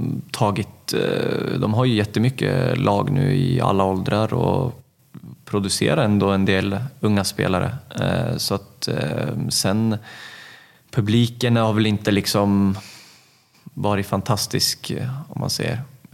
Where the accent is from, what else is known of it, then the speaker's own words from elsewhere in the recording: Örebro, Örebro County, Sweden; flyttade hem till min hemstad.